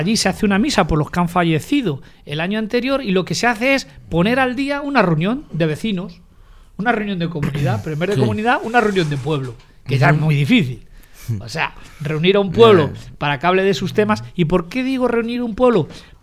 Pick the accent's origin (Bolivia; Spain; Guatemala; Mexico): Spain; Pelayos; a la gente de mi pueblo, de Pelayos